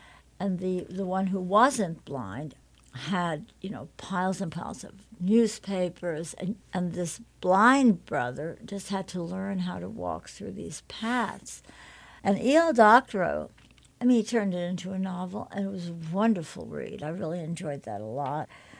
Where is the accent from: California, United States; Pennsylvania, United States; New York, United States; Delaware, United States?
New York, United States; And I remembered them because I grew up in New York.